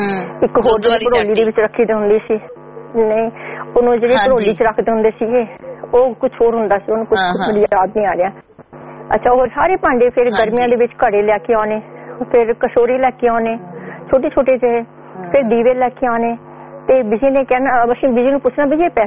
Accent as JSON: {"language": "Punjabi", "region": "Haryana", "country": "India", "said": "ਸਾਡਾ ਪਿੰਡ ਨਾ ਅੰਬਾਲੇ ਦੇ ਕੋਲ ਛੋਟਾ ਜਿਹਾ ਪਿੰਡ ਹੈਗਾ, ਕਿਉਂਕਿ ਮੇਰੇ ਬਾਪੂ ਜੀ ਆਰਮੀ ਸੀਗੇ ਤਾਂ ਉਹਨਾਂ ਨੂੰ ਰਿਟਾਇਰਮੈਂਟ ਤੋਂ ਬਾਅਦ ਗੌਰਮੈਂਟ ਵੱਲੋਂ ਕੁਛ ਇਨਾਮ ਉਹਨੂੰ ਮਿਲੇ ਸੀਗੇ, ਤਾਂ ਉੱਥੇ ਜ਼ਮੀਨ ਮਿਲੀ ਸੀ, ਤਾਂ ਅਸੀਂ ਉੱਥੇ ਸੈਟਲ ਹੋ ਗਏ, ਤੇ ਮੈਨੂੰ 2 ਸਾਲ ਪਿੰਡ ਰਹਿਣ ਦਾ ਮੌਕਾ ਮਿਲਿਆ"}